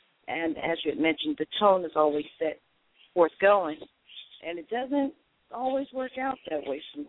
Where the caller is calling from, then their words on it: New Jersey, United States; also born or lived in Georgia, United States; I'm recently relocated from Georgia back to New Jersey.